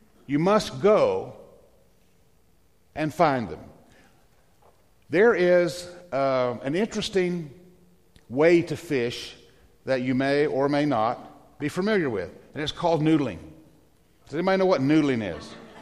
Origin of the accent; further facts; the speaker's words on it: Tennessee, United States; I mean, I am from Northeast Tennessee in the mountains, and I'd never heard of such a thing.